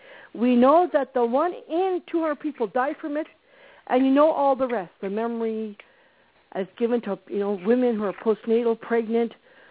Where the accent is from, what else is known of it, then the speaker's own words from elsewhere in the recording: Ottawa, Ontario, Canada; born there; I was born in Ottawa.